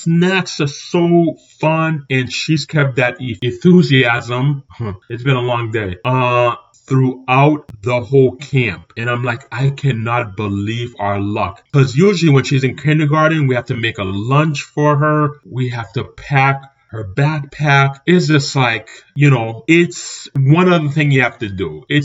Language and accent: English; Cambridge, Massachusetts, United States; I was in the third grade when I lived in Cambridge, and I grew up in the Three Towers in Cambridge.